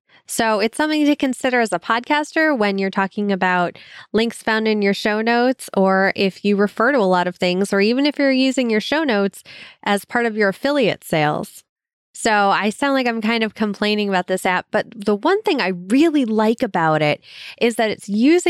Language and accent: English; Northeast, United States; I'm from the Northeast, so I like to listen to podcasts a little bit faster because if you can't tell, I talk faster than other parts of the country.